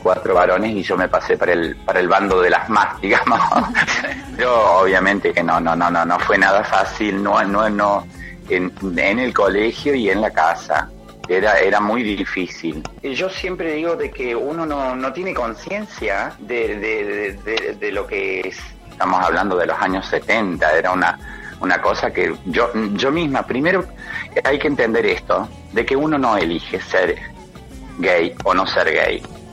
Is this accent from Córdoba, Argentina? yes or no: yes; Villa General Belgrano, Córdoba, Argentina; de aquí de Villa General Belgrano. … nacida y criada en Villa General Belgrano.